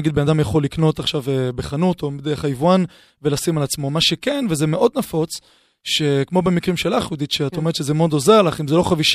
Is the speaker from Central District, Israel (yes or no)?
no; Jerusalem, Jerusalem District, Israel; now in Tel Aviv, Israel; אני מגיע עם תל אביב, אצלנו זה סיוט, צריכים קצת יותר נחמד, אבל אני ירושלמי, דרך אגב.